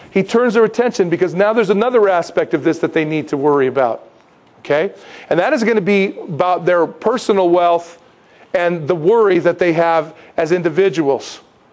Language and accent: English; San Diego, California, United States; I'm from San Diego. What can I say?